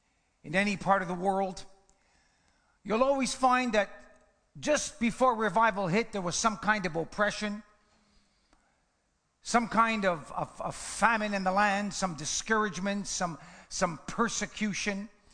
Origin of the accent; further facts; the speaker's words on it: Canada; I like the snow. I'm a Canadian. Remember that, man.